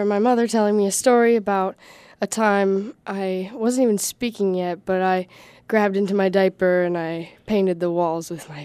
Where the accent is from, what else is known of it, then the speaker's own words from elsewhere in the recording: Bozeman, Montana, United States; born there; No, sir. I was born in Bozeman, Montana.